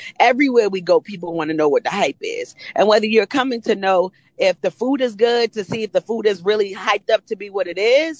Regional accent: Jamaica; I'm Jamaican, so I'll eat curry chickpeas with some rice and peas and some cabbage and some plantain

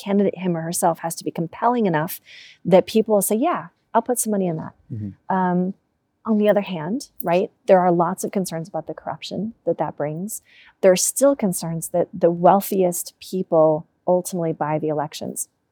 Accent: United States; I'm an American, stupid Americans in our American-centric ways.

